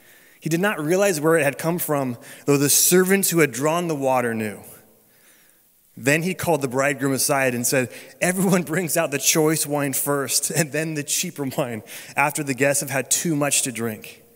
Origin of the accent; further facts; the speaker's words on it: California, United States; I grew up in Northern California, so we got Napa and all the cool things.